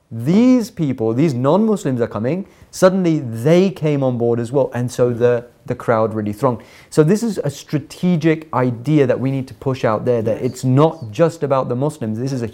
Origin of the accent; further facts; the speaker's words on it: London, United Kingdom; from places like London, from my hometown, London